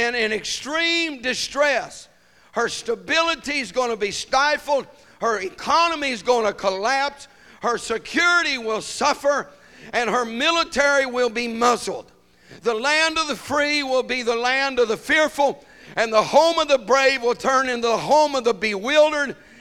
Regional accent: United States; born or raised there

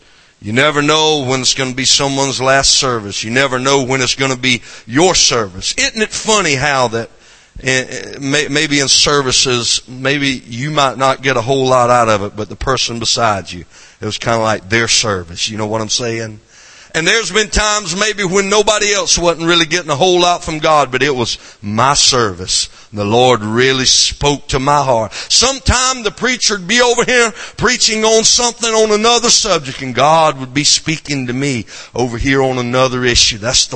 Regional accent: the South, United States; accent: southern; You'd probably already figured out my southern accent, and I reckon you're getting used

